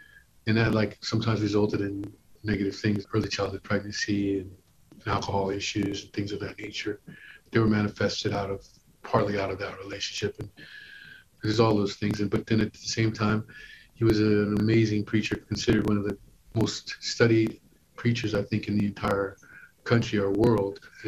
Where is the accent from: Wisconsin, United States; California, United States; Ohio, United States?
California, United States; Los Angeles; now in New York, United States; I grew up in Los Angeles, first in South Central, then in Carson. My family's still there.